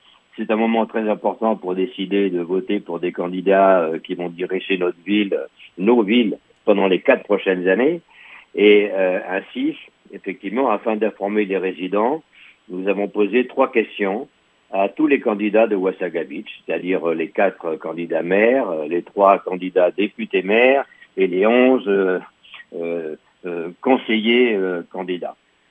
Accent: France; now in Canada; moi, je viens à l'origine de France. J'ai émigré au Canada en 98 et j'habite à Ouazagabitch depuis 8 ans.

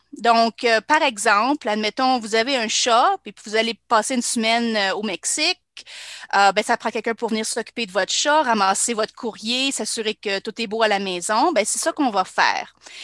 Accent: Quebec, Canada; also born or lived in Sept-Îles; Oui, je viens du Québec. Je suis née à Sept-Îles, mais j'ai grandi dans les Laurentides.

